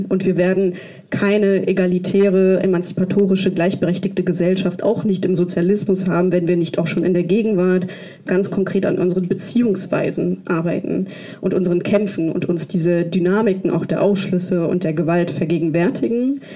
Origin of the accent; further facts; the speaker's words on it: West Germany, Germany; meine Großeltern waren BäuerInnen in Kurdistan und ich bin in Westdeutschland aufgewachsen.